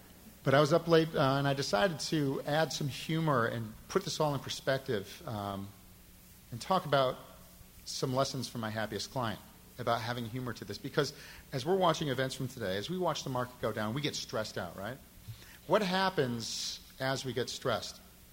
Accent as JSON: {"language": "English", "region": "Midwest", "country": "United States", "tie": "born or raised there", "said": "I grew up in a very modest, I grew up in the Midwest."}